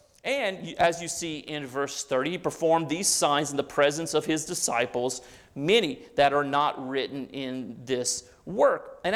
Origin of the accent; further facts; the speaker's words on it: Louisiana, United States; I'm from the South, I'm from Cajun country. You'll get used to my Cajun French words.